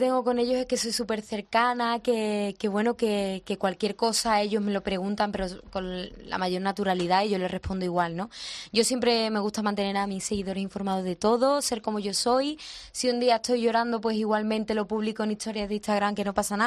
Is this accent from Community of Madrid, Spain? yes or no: no; Andalusia, Spain; Yo soy de Andalucía y llevo mi tierra muy, muy adentro